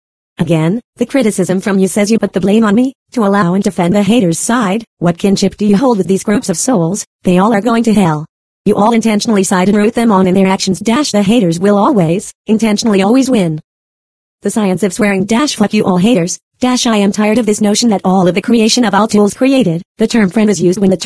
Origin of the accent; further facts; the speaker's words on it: San Bernardino, California, United States; born or raised there